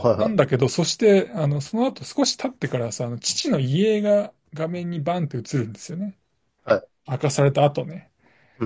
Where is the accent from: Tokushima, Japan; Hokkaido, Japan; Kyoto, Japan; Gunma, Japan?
Gunma, Japan; なんか僕の地元の群馬だったんですよ。